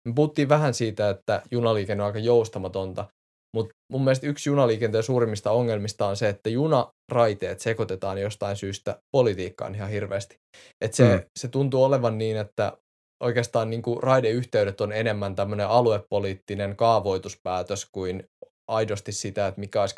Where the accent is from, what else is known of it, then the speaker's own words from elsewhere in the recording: Helsinki, Uusimaa, Finland; born there; Mä oon syntynyt Helsingissä kuitenkin.